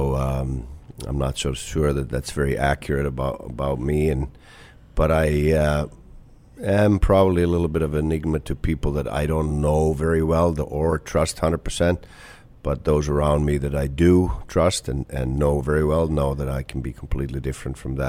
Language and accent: English; Kuopio, North Savo, Finland; Yeah, I was kind of Kuopio, my hometown, which is now known for a lot of NHL players